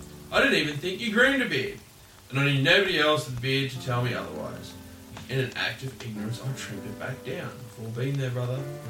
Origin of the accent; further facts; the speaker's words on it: Australia; States with two letters confuse me. I'm an Australian. That's how it works.